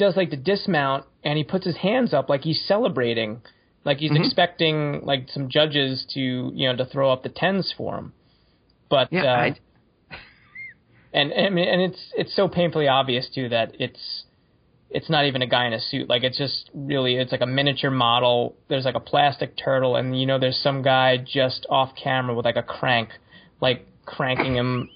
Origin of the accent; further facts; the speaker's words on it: New York, United States; John and I grew up in on Long Island in New York. Don't hold that against us.